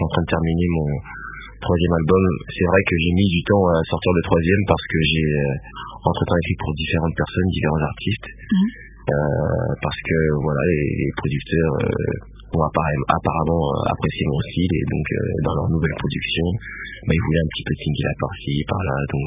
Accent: DR Congo; En plus, je suis originaire du Congo

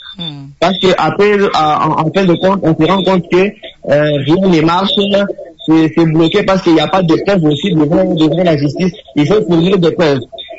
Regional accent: Mbuji-Mayi, Kasaï-Oriental, DR Congo; Ouais, moi, je suis de Mbujimayi, hein, je ne suis pas de Lubumbashi.

